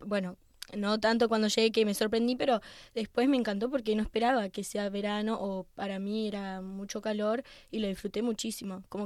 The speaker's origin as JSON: {"language": "Spanish", "region": "Litoral", "country": "Argentina", "tie": "born or raised there", "moved": "yes", "lives_now": "San Juan, Spain", "said": "desde mi pueblo son como 5 horas hasta Buenos Aires, que es donde me tomé el avión"}